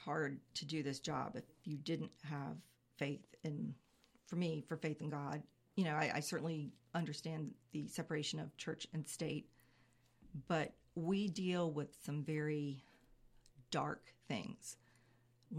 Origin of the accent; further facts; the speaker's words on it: North Carolina, United States; I grew up in Wake County. Cool. My parents moved to North Carolina when I was 3 years old. My dad was with IBM, and it was part of that migration.